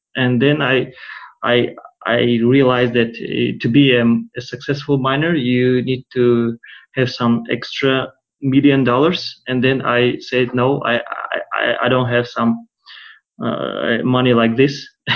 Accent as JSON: {"language": "English", "country": "Tajikistan", "moved": "yes", "lives_now": "Russia", "said": "Well, I'm not actually a Russian guy. I moved to Russia like 15 years ago. I'm originally from Tajikistan. It's the country it's a south border. It's a former USSR republic. So I moved to Russia like 15 years ago, and I graduated university here"}